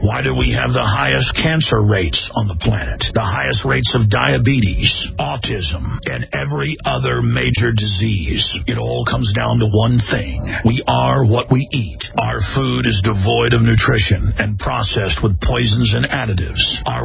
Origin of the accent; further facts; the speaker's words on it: Dallas, Texas, United States; I mean, that's what I grew up around in Dallas, Texas